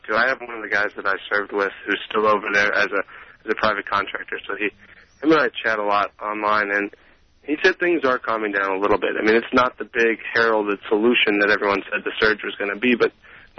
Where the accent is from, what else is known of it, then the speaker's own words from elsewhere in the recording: Los Angeles, California, United States; I'm from Los Angeles, but I went to Berkeley.